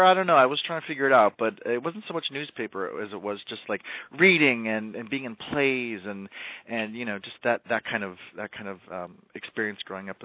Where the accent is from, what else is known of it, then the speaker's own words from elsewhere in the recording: North Olmsted, Ohio, United States; Technically, I'm from North Olmsted, so I'm a West Sider.